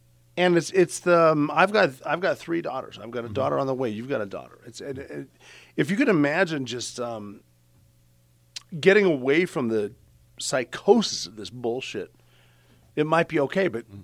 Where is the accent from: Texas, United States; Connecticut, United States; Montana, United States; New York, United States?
Montana, United States; Butte; And I'm talking about me … from Butte, Montana, and Al Qaeda.